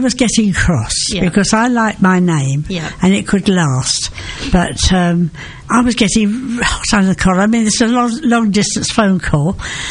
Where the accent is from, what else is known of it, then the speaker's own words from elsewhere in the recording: London, United Kingdom; I suppose you can hear my accent a bit. I am an East Ender and proud